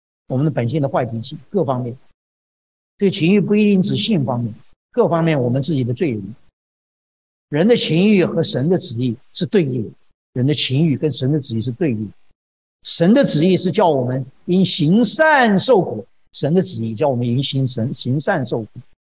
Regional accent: Taiwan; 我从台湾来的就晓得，我们在因为我住在左营，我们那个地方就海军的基地在附近

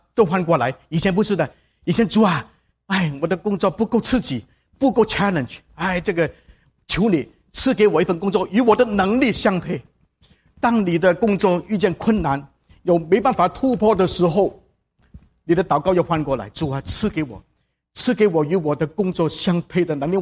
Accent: China; 他说，他要找我，因为我是中国人。他说他要我发展华人部，在华人教会当中来普遍读经的这个事情。

